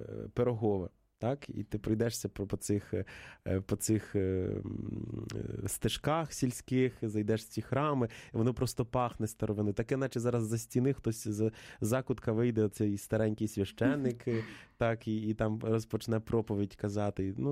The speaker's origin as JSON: {"language": "Ukrainian", "region": "Vinnytsia Oblast", "country": "Ukraine", "tie": "born or raised there", "said": "моя рідна Вінниччина позбулася одного дерев'яного храму"}